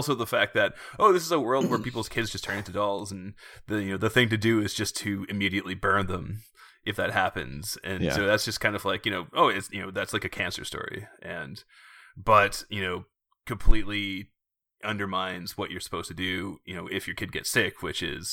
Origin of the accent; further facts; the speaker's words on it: Canada; I think, as a Canadian, I think that was very resonant.